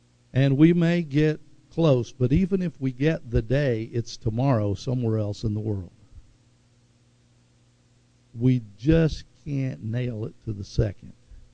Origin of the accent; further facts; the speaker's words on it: Tulsa, Oklahoma, United States; I grew up in West Tulsa.